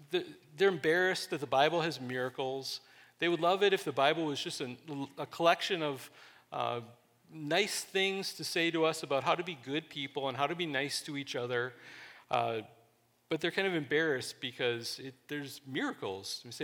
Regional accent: Wisconsin, United States; I was raised in Wisconsin, which if the rumors are true as far as how much they drink in Wisconsin, it really is. I lived in a little town of 500 people with four taverns

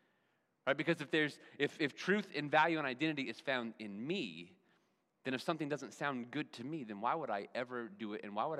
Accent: Cloverdale, Indiana, United States; I grew up in Cloverdale, Indiana, and so I have a lot of memories at Lieber State Recreation Area.

